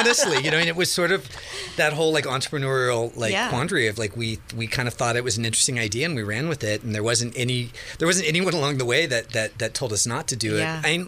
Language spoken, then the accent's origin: English; Santa Rosa, California, United States; And I grew up in Santa Rosa with, you know, the ranch, as we call it, was always part of our family.